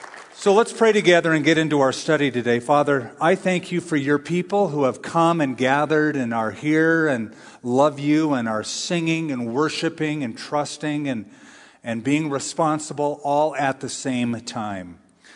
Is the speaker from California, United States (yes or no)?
yes; California, United States; I'm a tall man. I'm an old man. I'm a German. In my origin, I'm a Californian